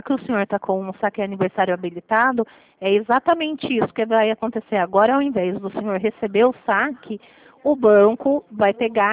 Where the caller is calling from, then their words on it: Limeira, São Paulo, Brazil; Eu estou falando de Limeira, São Paulo.